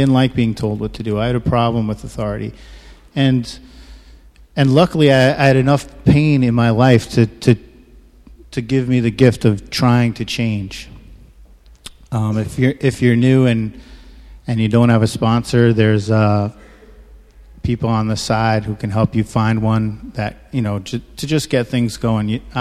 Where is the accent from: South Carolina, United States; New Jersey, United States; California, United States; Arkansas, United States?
New Jersey, United States; also born or lived in Queens, New York; I grew up in New Jersey and Queens. My folks were divorced when I was 2. I was raised by my mom.